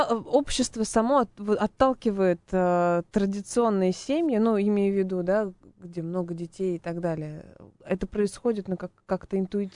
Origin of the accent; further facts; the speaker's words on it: Moscow, Russia; accent: Moscow; пытается графически передать мой московский не акцент, наверное, да, как аканье, но мы же любим тут поакать.